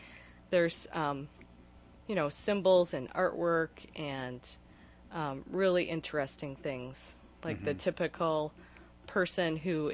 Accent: Michigan, United States; also born or lived in Washington; I moved from Washington back to here in 2001. I grew up in the Michigan

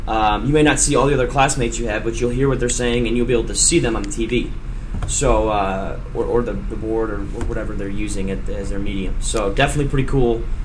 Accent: Dearborn, Michigan, United States; Well, actually, I'm actually from Dearborn, too.

